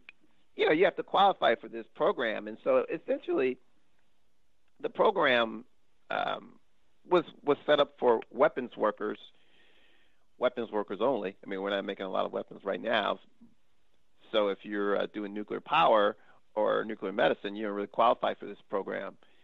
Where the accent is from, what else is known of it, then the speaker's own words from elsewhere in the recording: St. Louis, Missouri, United States; first of all, I grew up in St. Louis, and I didn't know.